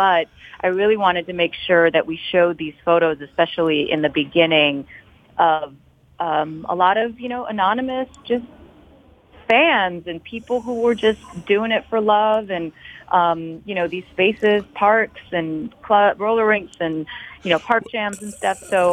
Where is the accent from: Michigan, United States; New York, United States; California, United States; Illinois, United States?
Michigan, United States; Detroit; And, you know, I grew up in Detroit. And so we had like Northland Skating was my local rink when I heard a lot of that music.